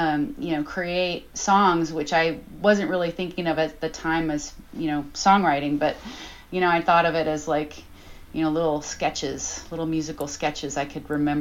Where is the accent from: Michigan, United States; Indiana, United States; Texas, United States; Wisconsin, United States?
Texas, United States; now in Minnesota, United States; well, I am from Texas.